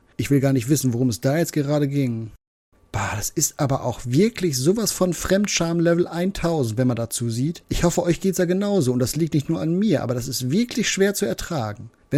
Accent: Northern Germany, Germany; Als Norddeutscher ist das ja in Bayern normalerweise nicht üblich.

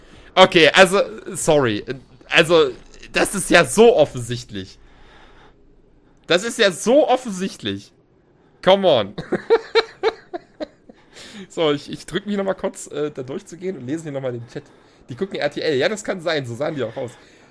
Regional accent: East Germany, Germany; Ich als Ossi fühle mich da ganz zu Hause. Es ist so schlimm im Osten, ja.

